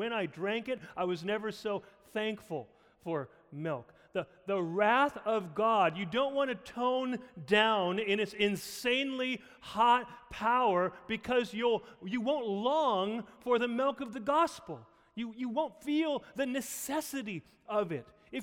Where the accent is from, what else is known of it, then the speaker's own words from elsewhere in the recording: South Dakota, United States; I mean, I'm from South Dakota. Spices were like salt and pepper.